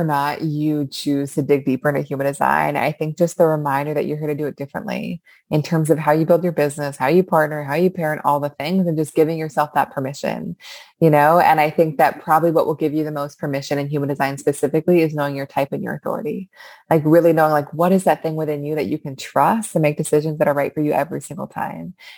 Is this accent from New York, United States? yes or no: no; Seattle, Washington, United States; Like I grew up in Seattle